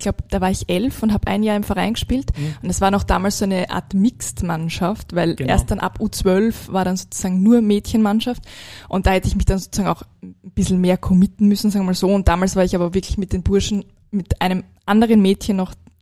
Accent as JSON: {"language": "German", "town": "Graz", "region": "Styria", "country": "Austria", "tie": "born or raised there", "lives_now": "Vienna, Austria", "said": "Also ich bin halt in Graz aufgewachsen."}